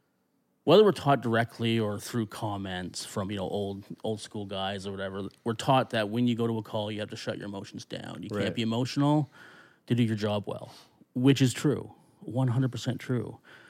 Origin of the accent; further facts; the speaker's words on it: New Minas, Nova Scotia, Canada; Now, before that, I mean, I grew up in the Annapolis Valley in New Minas.